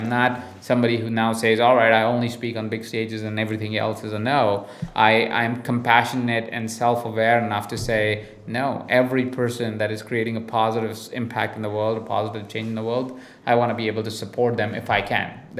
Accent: India; accent: mixed Indian; English is a second language; I do have an accent and I am from India and I can't do anything about it, right? I cannot change my accent. I know I sound very mixed accent and I don't sound very Indian.

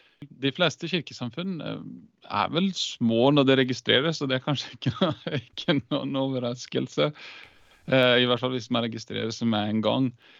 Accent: Iceland; moved away as an adult; now in Norway; jeg hatt svenske, født og oppvokst på Island, bodde i Norge siden jeg var 21

